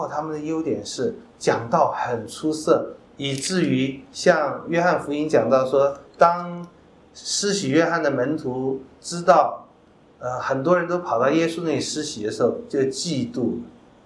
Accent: China; 哎呀，我想我们中国人，我想恐怕不是中国人，所有不信主的民族和个人

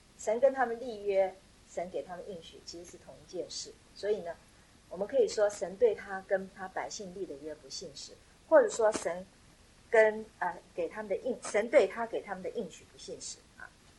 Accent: China; 我们中国人说恶有恶报，善有善报

